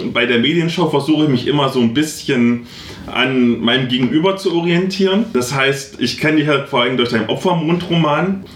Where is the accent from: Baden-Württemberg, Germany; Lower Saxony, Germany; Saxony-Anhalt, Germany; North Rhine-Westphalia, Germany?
Saxony-Anhalt, Germany; Halle; wo ich herkomme, in Halle aus dem Ghetto